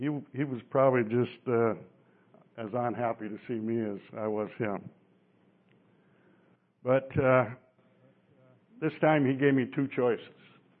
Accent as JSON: {"language": "English", "region": "Wisconsin", "country": "United States", "tie": "born or raised there", "said": "I was born and raised in Wisconsin, thought I was used to harsh winters, but North Dakota had it beat."}